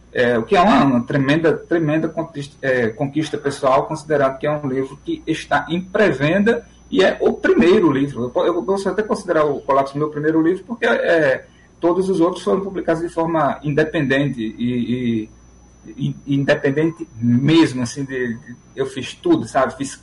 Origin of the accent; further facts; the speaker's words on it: Paraíba, Brazil; moved away; É uma maravilha estar falando com a Paraíba, minha terrinha, meu estado que eu tanto amo, que eu sou doido para voltar para aí.